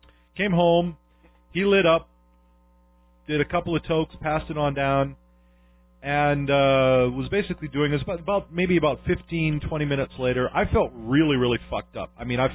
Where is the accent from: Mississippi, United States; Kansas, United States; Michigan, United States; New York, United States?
New York, United States; Because I grew up in New York.